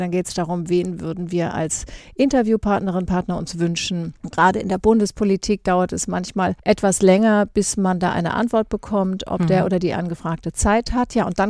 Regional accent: Kiel, Schleswig-Holstein, Germany; born there; now in Hamburg, Germany; Und geboren bin ich in Kiel, da ist ja die Ostsee.

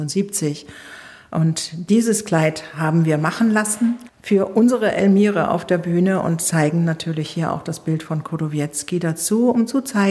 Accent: Hamburg, Germany; Also ich bin Hamburgerin, ich bin groß geworden mit Theater.

